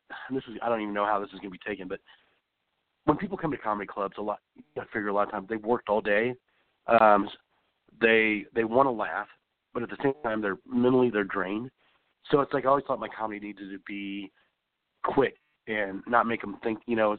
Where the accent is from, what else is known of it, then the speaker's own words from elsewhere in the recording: Midwest, United States; now in Los Angeles, United States; I came from the Midwest and, you know, you come as a road dog.